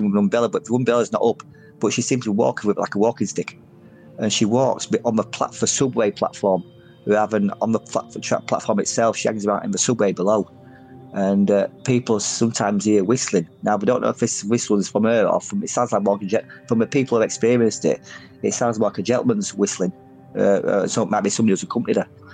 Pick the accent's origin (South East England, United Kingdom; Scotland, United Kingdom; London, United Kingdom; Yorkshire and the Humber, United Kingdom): Yorkshire and the Humber, United Kingdom; Featherstone; also born or lived in Wakefield; where I grew up in Featherston, you've got Pontefract next door to Wakefield. Now, Wakefield, where I used to live